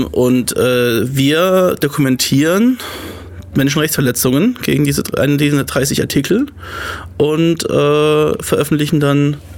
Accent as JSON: {"language": "German", "region": "Palatinate", "country": "Germany", "lives_now": "Ulm, Germany", "said": "Ich komme ursprünglich aus der Kurpfalz, also nicht ganz so weit weg wie Kenia."}